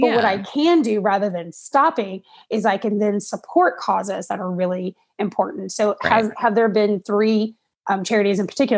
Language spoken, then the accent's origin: English; Georgia, United States; I'm originally from Georgia